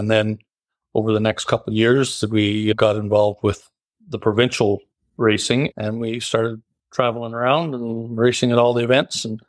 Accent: Bancroft, Ontario, Canada; also born or lived in Kingston / North Bay; And so I was born in Kingston, moved to North Bay. And then when I was about 9 or 10 years old, we moved to Bancroft. And so I did my growing up in Bancroft for sure.

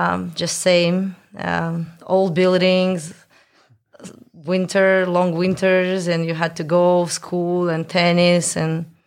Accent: Moscow, Russia; English is a second language; So I train. I'm from Moscow. So I train in one place.

